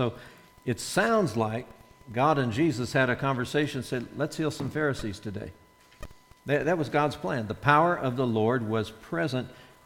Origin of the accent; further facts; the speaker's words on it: Nebraska, United States; also born or lived in Alabama; I grew up in Nebraska, but I lived 29 years in Alabama, so anyway, I got spoiled.